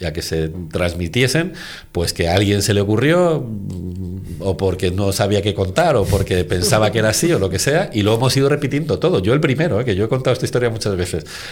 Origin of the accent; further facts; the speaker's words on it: Spain; creo que somos los españoles los que más nos la creemos al final.